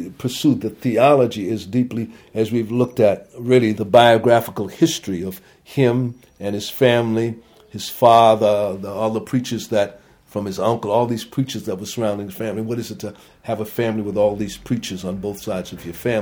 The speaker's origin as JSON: {"language": "English", "town": "Boston", "region": "Massachusetts", "country": "United States", "tie": "born there", "said": "And I was born in Boston of parents who were immigrants from a very, very different culture, influenced by the Anglican church and the Moravian church, not by the Black Baptist church."}